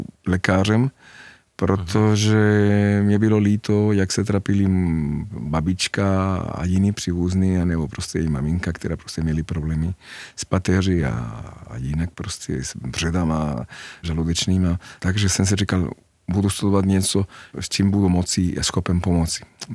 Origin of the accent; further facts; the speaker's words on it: Argentina; když jsem vyrůstal v Argentině